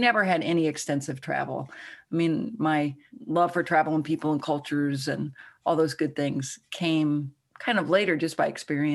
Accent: Carmel, Indiana, United States; I grew up in Indiana, Carmel, Indiana, just north of Indianapolis.

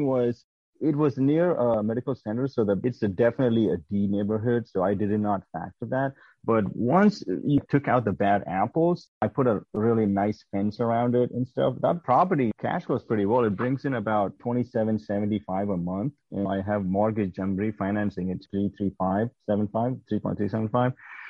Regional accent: India; now in United States; we grew up together in India

